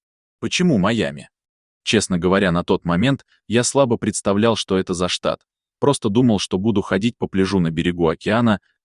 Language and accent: Russian; Omsk, Omsk Oblast, Russia; После звонка маме в родной город Омск, она одобрила данное мое начинание и сказала, что поможет мне в реализации данной моей мечты в материальном плане.